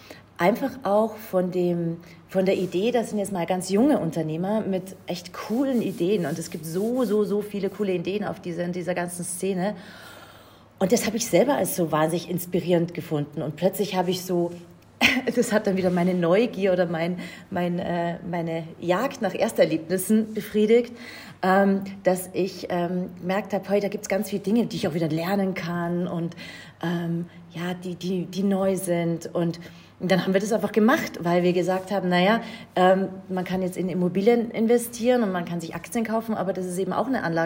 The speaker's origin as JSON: {"language": "German", "town": "Munich", "region": "Bavaria", "country": "Germany", "moved": "as an adult", "lives_now": "Austria", "said": "Ich bin weggezogen aus München, ausgewandert nach Österreich, habe in einem ganz anderen Bereich Fuß gefasst"}